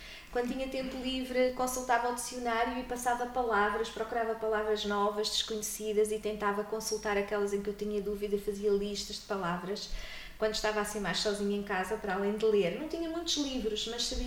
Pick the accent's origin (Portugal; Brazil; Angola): Portugal; Centro; em Coimbra, e fiz o estágio na escola secundária Avoar Borteiro. Entretanto, mal terminei, voltei à Beira, voltei à minha terra-mãe, não é? E desde então, há 27 anos que dou aulas aqui no Conselho da Covilhã